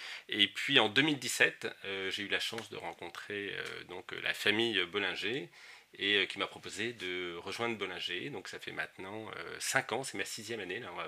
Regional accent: Bourgogne-Franche-Comté, France; also born or lived in Champagne; champenois, 50% bourguignon, donc je dois avoir peut-être du pinot noir dans mon sang, hein, probablement, puisque je suis originaire de Bourgogne, je suis tombé dans le vin quand j'étais tout petit, puisque mon grand-père était producteur de vin à Meursault.

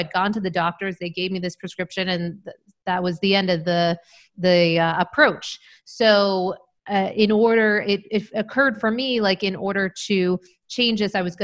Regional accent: Maine, United States; also born or lived in Syracuse / Las Vegas / New York; And, but was originally from Maine and went to school in Syracuse. So kind of, newer to the West Coast and loving it

